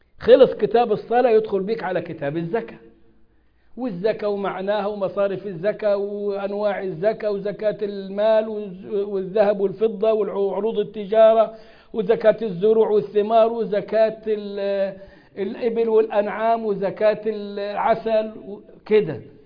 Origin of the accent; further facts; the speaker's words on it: Egypt; وحاطط في بطنك بطيخة صيفي زي ما بيقولوا عندنا في مصر